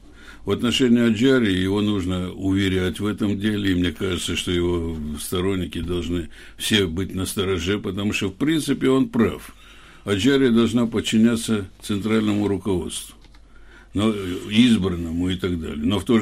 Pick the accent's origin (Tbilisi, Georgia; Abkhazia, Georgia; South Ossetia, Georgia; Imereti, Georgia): Tbilisi, Georgia; потому что действительно я тбилисец